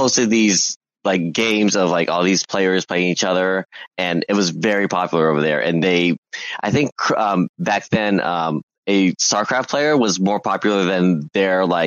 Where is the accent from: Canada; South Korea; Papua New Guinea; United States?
South Korea; But for me, I grew up watching esports in Korea.